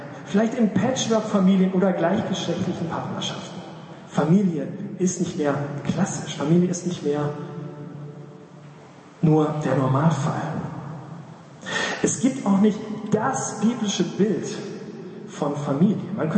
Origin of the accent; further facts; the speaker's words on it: Bielefeld, North Rhine-Westphalia, Germany; Kommt aus meiner Heimatstadt Bielefeld.